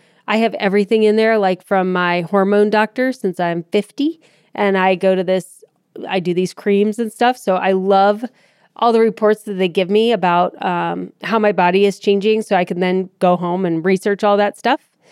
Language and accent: English; Akron, Ohio, United States; So I got a call the other day from someone in my hometown of Akron.